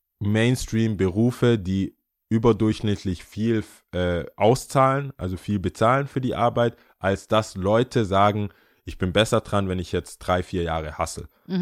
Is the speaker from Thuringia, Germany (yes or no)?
no; Stuttgart, Baden-Württemberg, Germany; Als Stuttgarter denkst du dir, juckt mich doch nicht.